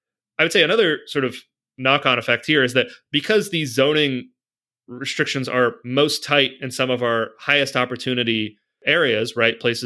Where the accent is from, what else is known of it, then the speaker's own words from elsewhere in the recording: Kentucky, United States; in my family history, I'm from Kentucky originally